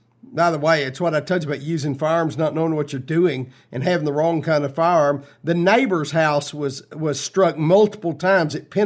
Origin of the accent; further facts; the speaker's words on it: Floydada, Texas, United States; over in my hometown in Floydada, Texas, pumpkin capital of the world